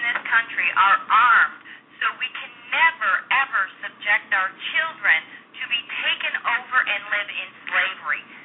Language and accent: English; United States; And I'm sorry, I'm an American.